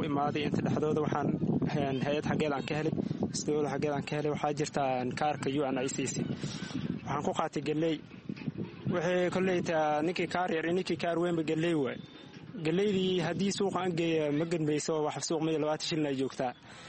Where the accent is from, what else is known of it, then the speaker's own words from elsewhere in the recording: Bu'aale, Middle Juba, Somalia; Waxaan soo qahay, waxaan ka imaaday Soomaaliya Bu'aale. Waxaan imaaday bisha sagaalaad.